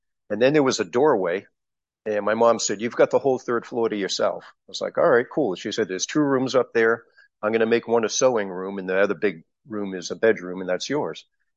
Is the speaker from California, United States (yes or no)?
no; Leominster, Massachusetts, United States; And where I grew up in Massachusetts, the town's called Leominster, Mass, and it's where Johnny Appleseed was born.